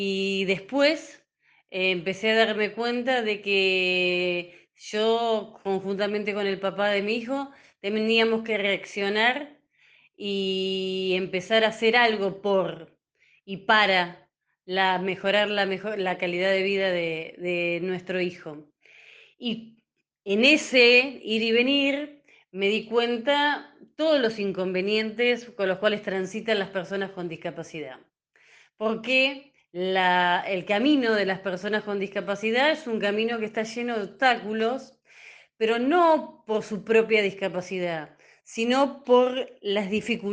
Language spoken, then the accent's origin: Spanish; Tandil, Buenos Aires Province, Argentina; yo soy de Tandil, soy abogada